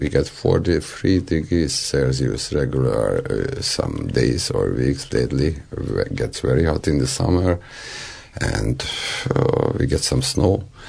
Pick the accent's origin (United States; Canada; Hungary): Hungary; now in Bristol, United Kingdom; I'm from Hungary, and I end up living in the Bear Pit through BEM, which is semi-official.